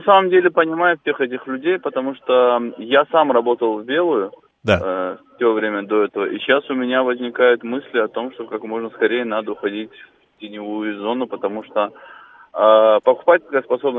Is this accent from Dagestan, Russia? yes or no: yes; Dagestan, Russia; Да, я сам родом из Дагестана